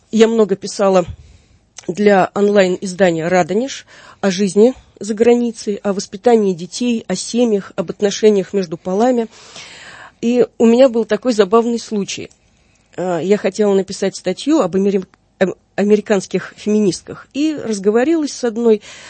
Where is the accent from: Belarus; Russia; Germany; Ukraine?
Russia; А потом, когда узнали, что я из России